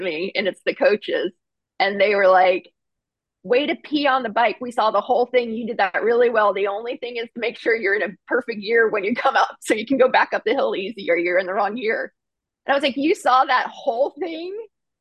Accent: Atlanta, Georgia, United States; so yeah, we're from Atlanta for the most part originally, and then we've been in California for about 15 years, and we're slowly moving back to Atlanta.

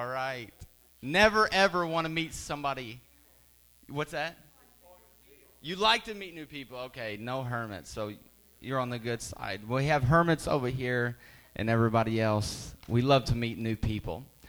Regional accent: Pinckneyville, Illinois, United States; growing up in Pinckneyville, Illinois, I didn't know a whole lot of people. Growing up in a town of 4,500 people can kind of do that to a guy.

